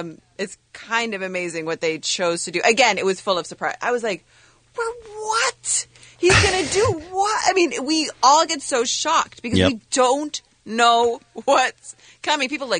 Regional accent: Saudi Arabia; also born or lived in Cyprus; I grew up in countries where there wasn't TV. You know, I grew up in Saudi Arabia, and Cyprus was like all Greek TV

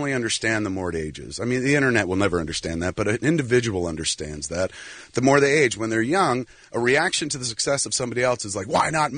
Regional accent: New Jersey, United States; I'm pretty liberal. But, I come from Jersey where there are lots of swamps

